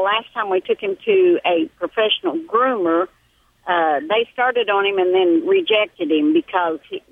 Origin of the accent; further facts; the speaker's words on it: Texas, United States; accent: southern; I'm from Texas.